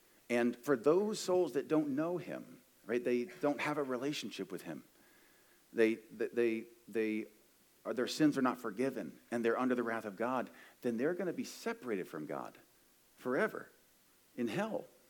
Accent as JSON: {"language": "English", "region": "Ohio", "country": "United States", "said": "I was 15 or 16, something like that, and I'm from Ohio."}